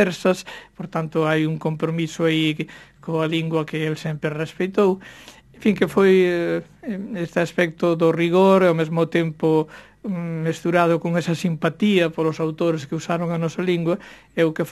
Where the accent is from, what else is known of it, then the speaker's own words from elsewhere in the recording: Galicia, Spain; unha revalorización da nosa identidade como galegos, como posuidores dunha lingua propia